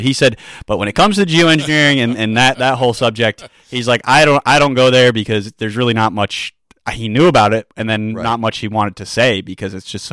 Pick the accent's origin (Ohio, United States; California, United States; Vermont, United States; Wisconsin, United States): Vermont, United States; Northfield; I'm from Northfield, Vermont, born and raised here. I am 24 years old